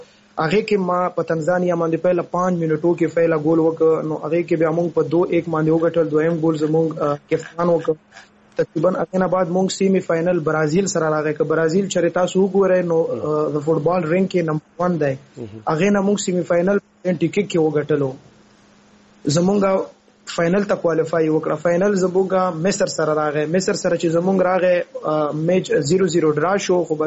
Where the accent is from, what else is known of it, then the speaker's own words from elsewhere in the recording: Khyber Pakhtunkhwa, Pakistan; زه د خیبر ایجنسی نه یم